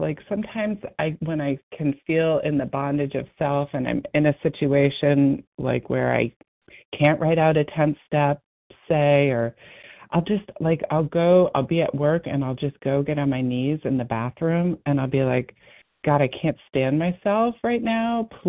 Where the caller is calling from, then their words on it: Massachusetts, United States; I'm calling from Massachusetts.